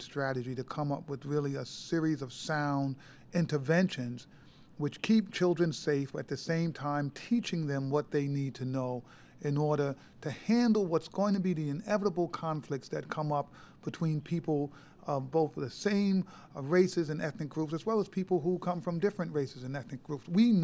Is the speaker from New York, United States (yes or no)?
yes; New York City, New York, United States; You know, where I was growing up, race was not a factor.